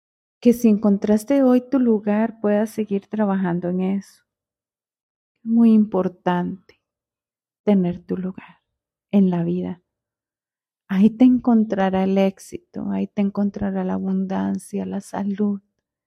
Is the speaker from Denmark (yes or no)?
no; Costa Rica; Soy de Costa Rica, hago consultas también online presenciales